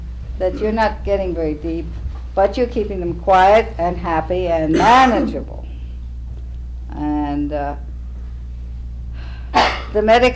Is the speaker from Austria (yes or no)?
yes; Austria; I was raised in Austria.